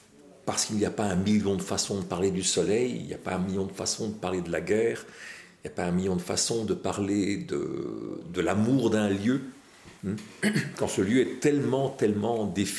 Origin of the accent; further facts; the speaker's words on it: Algeria; moved away; Mais nous avons vécu ce pays comme nôtre. Je suis un Algérien en exil.